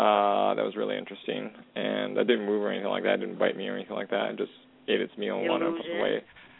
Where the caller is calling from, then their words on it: Canada; calling from Canada.